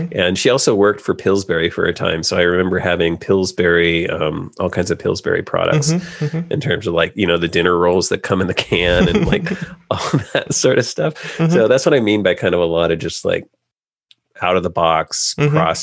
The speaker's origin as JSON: {"language": "English", "region": "California", "country": "United States", "tie": "born or raised there", "said": "I grew up in California. Mm-hmm. Yeah. I grew up in California."}